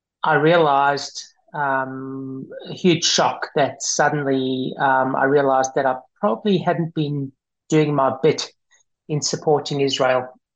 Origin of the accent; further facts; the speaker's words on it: Johannesburg, Gauteng, South Africa; moved away as an adult; now in Melbourne, Australia; I'm originally from South Africa, from Johannesburg. I migrated to Australia, to Melbourne, 27 years ago, just after I finished medical school.